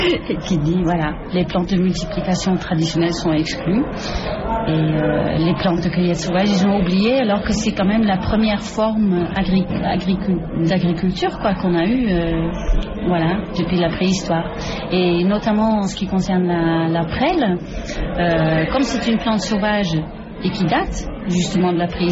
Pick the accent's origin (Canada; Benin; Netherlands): Netherlands; now in France; moi je viens des Pays-Bas et je me suis installée en France en 74